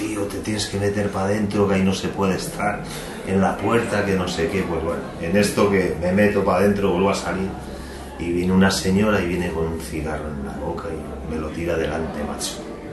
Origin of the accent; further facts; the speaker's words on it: Salamanca, Castile and León, Spain; soy de Salamanca